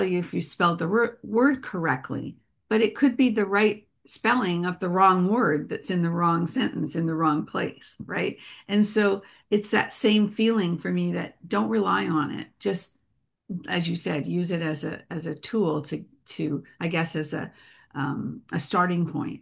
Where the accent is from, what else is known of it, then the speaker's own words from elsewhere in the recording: Manchester, North West England, United Kingdom; I'm from Manchester, England